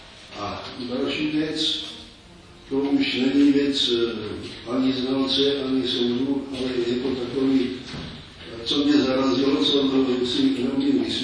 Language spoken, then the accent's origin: Czech; Valašské Meziříčí, Zlín Region, Czechia; Mně byly asi tak 4 roky v naší vesnici, já jsem se narodil na Valašském Zubří